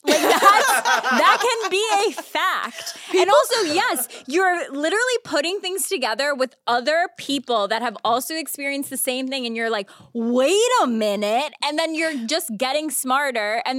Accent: Albany, New York, United States; Boots on the ground in Albany. I need the gossip from my hometown.

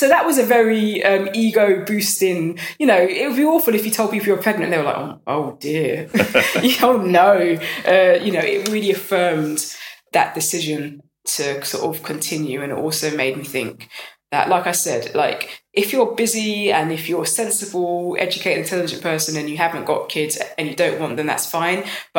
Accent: London, United Kingdom; That's why I'm from London.

